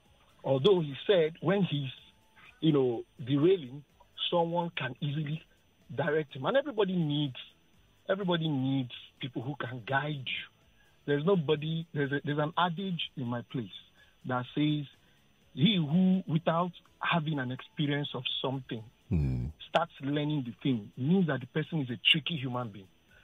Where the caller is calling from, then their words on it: Ojodu, Lagos, Nigeria; I'm calling from Ojodo.